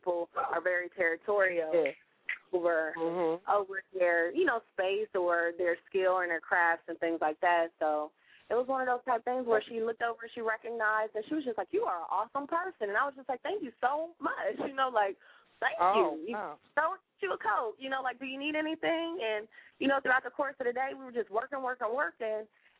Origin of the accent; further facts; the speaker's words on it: Ohio, United States; I'm from Ohio.